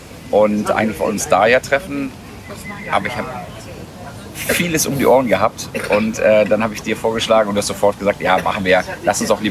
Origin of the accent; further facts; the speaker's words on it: Ohlstedt, Hamburg, Germany; sind wir auf dem Land aufgewachsen. Mhm. Also Randgebiet, Ohlstedt, Dudenstedt, das ist eine ganz schöne Ecke außerhalb von Hamburg. Und sind dann immer in die wilde Stadt gezogen nach Hamburg, Winterhude.